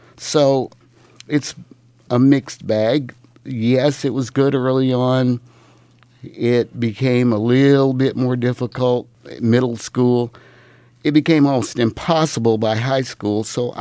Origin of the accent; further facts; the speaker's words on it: Springfield, Missouri, United States; Well, I was born in Springfield. I was born in the old Alberta Hotel. Before it was the Alberta Hotel, it was the city hospital on the corner of Tampa and Kimber. I grew up in Springfield.